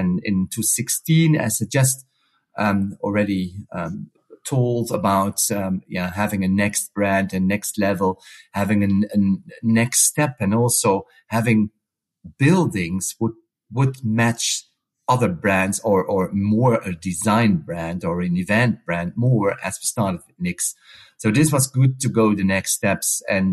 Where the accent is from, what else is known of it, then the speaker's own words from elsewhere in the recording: Netherlands; moved away as an adult; So I'm Dutch, and this was my home country after over 35 years not working in the Netherlands